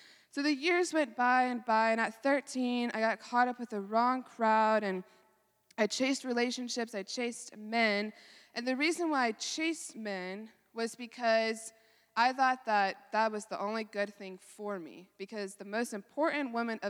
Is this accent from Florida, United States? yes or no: no; Dallas, Texas, United States; born there; So I was born in Dallas, Texas, 2000. I'm 20 years old